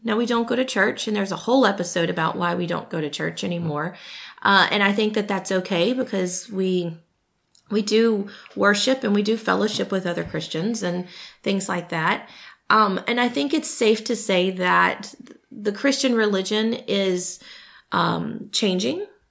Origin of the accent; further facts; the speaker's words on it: Louisiana, United States; the community that I grew up in North Louisiana, which was all these, everyone went to church.